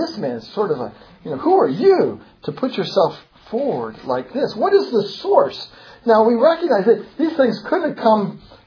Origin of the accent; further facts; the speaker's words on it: Pennsylvania, United States; I grew up outside Philadelphia, so I'm going right down.